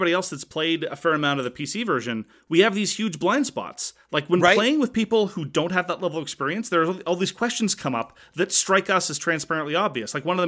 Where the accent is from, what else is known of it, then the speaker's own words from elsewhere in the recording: Canada; independent of the fact that I'm Canadian.